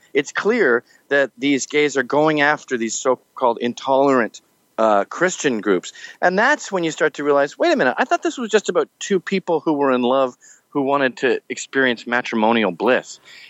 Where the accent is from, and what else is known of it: Canada